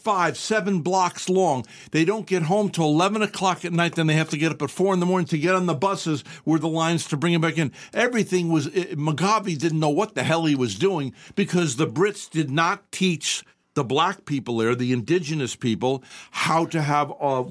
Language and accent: English; United States; And look at me, I'm fat and overweight, and I'm an American, spoiled.